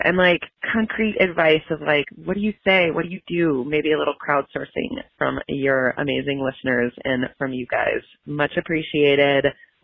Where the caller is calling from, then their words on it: Minneapolis, Minnesota, United States; I'm calling from Minneapolis.